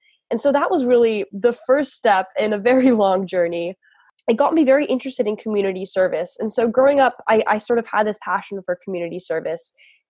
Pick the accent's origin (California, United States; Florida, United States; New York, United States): California, United States; Los Angeles; I grew up in Los Angeles, and I always loved having lemonade stands at the foot of my driveway.